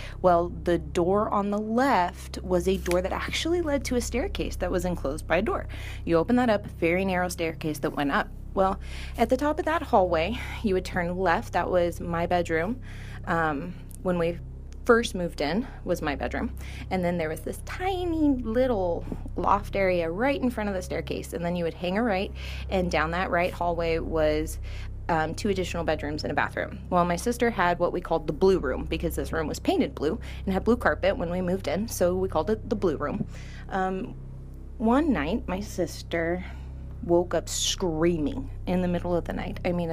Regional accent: California, United States; I come from Central California

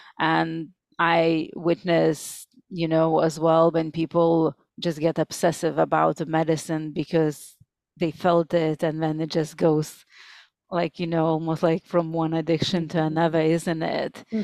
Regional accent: Lithuania; English is a second language; because I'm from Lithuania, so it's very pagan country in Europe.

